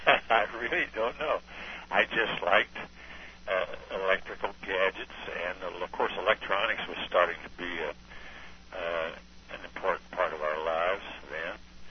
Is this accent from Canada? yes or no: no; Marion, Indiana, United States; I was born and raised in the little town of Marion, Indiana. The population was about, 50,000.